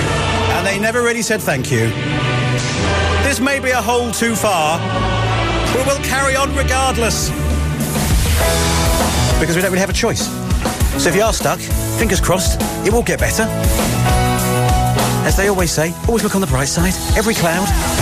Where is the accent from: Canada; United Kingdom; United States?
United Kingdom; you and I, we are British, and what makes us different from the rest of the world is that we cope with moments like this